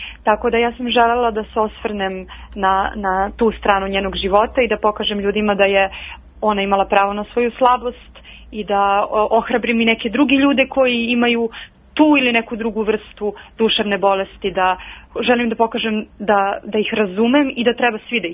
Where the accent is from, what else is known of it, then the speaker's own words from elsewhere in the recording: Gornji Milanovac, Šumadija and Western Serbia, Serbia; To je moj rodni grad.